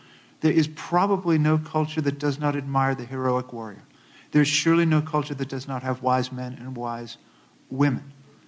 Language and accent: English; United States; I am an American, Europeanly trained scholar, and so I take the best that my tradition has